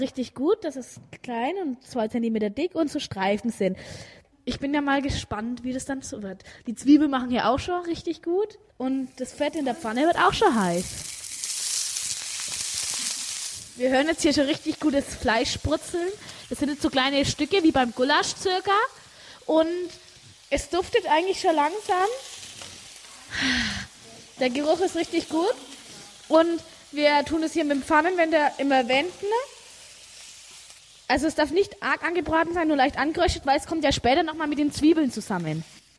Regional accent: Germany; Und ich komme ja aus Deutschland und würde gerne ihre Esskultur kennenlernen.

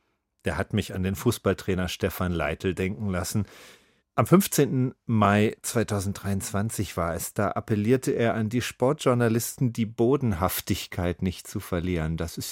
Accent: Northern Germany, Germany; Eine Redewendung, die ich als Norddeutsche mir übrigens verkneife in Bayern

